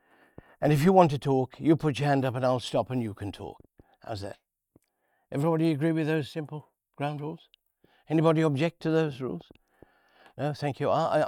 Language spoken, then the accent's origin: English; Worcester, West Midlands, United Kingdom; I'm from Worcester, England.